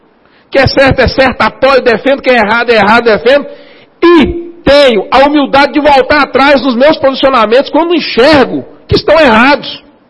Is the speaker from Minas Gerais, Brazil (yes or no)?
yes; Minas Gerais, Brazil; Uai, e falo uai porque eu sou mineiro mesmo, uai.